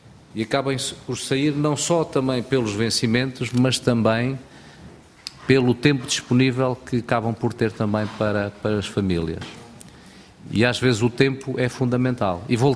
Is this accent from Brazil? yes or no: no; Pinhel, Guarda, Portugal; e eu sou de Pinhel, ir no fim de semana a Pinhel, não dava.